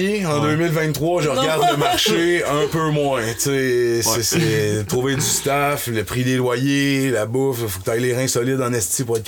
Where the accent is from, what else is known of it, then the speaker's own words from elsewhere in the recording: Terrebonne, Quebec, Canada; also born or lived in Montreal; now in Trois-Rivières, Canada; J'ai grandi à Terrebonne.